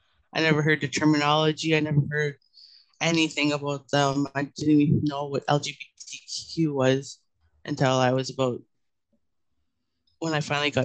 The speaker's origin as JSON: {"language": "English", "region": "Ontario", "country": "Canada", "said": "I'm from Ginugaming First Nation. I'm Ojibwe, queer, trans man, 22 years old, soon to be 23."}